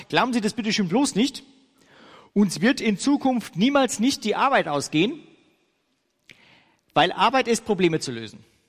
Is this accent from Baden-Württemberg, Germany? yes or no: no; Ingolstadt, Bavaria, Germany; also born or lived in Wuppertal; Ich bin geboren in Wuppertal. So Deutschland links oben, irgendwie da oben, und bin Anfang der 70er Jahre nach Ingolstadt gezogen, weil wir haben da so ein Autowerk, wo mein Vater Arbeit fand.